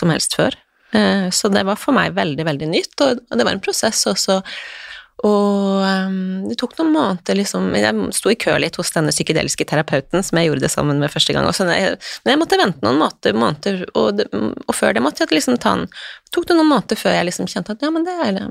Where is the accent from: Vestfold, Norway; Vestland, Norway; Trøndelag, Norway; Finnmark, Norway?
Finnmark, Norway; jeg vokste opp I Tanaelva I Finnmark